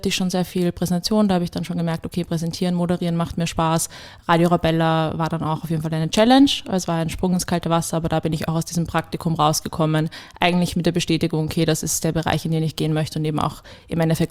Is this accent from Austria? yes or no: yes; Lower Austria, Austria; ich komme aus Niederösterreich, also ich bin nicht in Wien aufgewachsen.